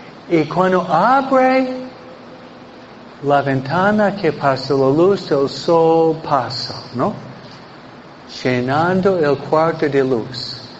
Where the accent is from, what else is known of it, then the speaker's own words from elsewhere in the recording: Mexico; born there; No, padre, nosotros nacimos en México.